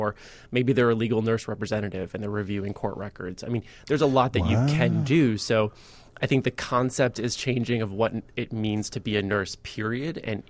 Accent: Minnesota, United States; It's true. I am Minnesotan.

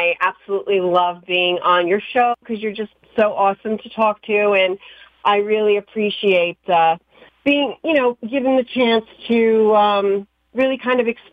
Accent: New York, United States; No, I'm actually, as you said, I'm from New York, 2 hours away.

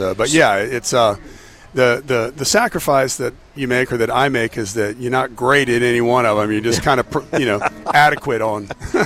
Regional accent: Pensacola, Florida, United States; I grew up in Pensacola, but a bunch of the guys grew up here

